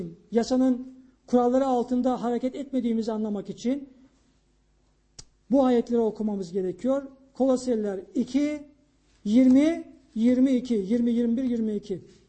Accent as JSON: {"language": "Turkish", "region": "Aegean Region", "country": "Turkey", "said": "Biz zeytinyağıyla büyüdük. Ben Ege'liyim. Yani bizim başka bir yağımız yoktu."}